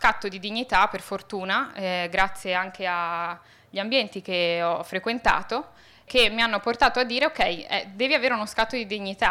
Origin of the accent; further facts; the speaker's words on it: Venice, Veneto, Italy; essendo io poi cresciuta in Italia e in particolar modo a Venezia.